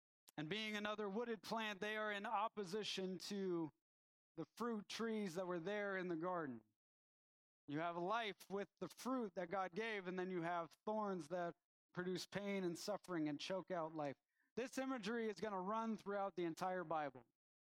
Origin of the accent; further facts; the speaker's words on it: Arizona, United States; So growing up in Arizona, one of the things that we had an abundance of was cacti. There was cactus everywhere.